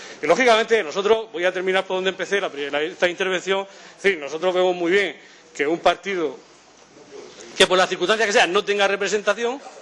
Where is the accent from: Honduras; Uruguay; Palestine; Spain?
Spain; Castile; a mí me gusta hablar castellano, porque soy castellano y me gusta hablar mi lengua.